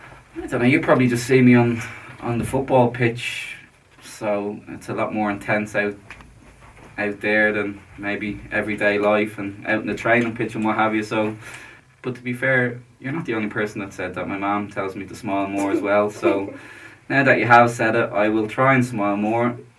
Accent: Ballyboden, County Dublin, Ireland; now in United Kingdom; I'm obviously from Ballyboden.

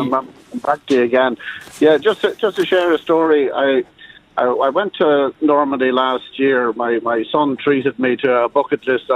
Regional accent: Ireland; And went up and shake his hand, told him I was from Ireland.

